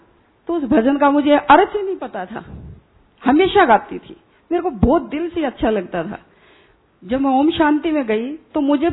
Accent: Haryana, India; और मैं हरियाणा से हूँ, बाजरे की रोटी हमारे बहुत ही मशहूर है।

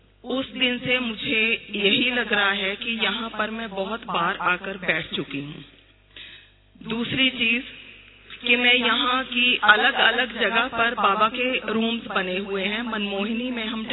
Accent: Phagwara, Punjab, India; मैं फगवाड़ा से हूँ, पंजाब स्टेट से

